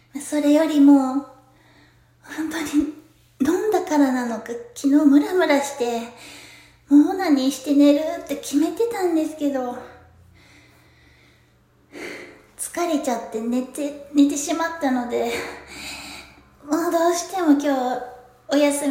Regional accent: Kyushu, Japan; 私の出身地は九州です。

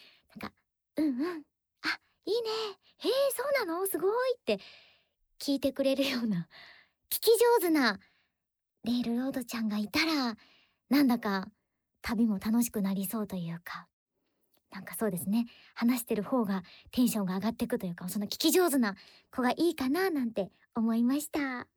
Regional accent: Chiba, Japan; 私は千葉出身なんですけど

